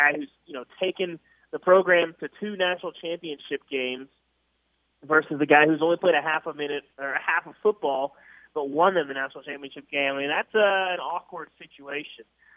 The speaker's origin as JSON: {"language": "English", "region": "Arkansas", "country": "United States", "said": "I'm from Arkansas, I know the expectations there."}